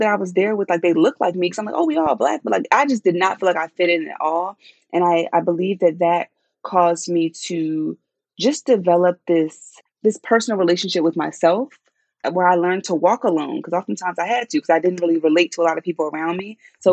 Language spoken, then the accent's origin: English; San Diego, California, United States; So y'all, growing up in San Diego, right? It's funny. I remember making phone calls back home, talking to my cousins, my grandparents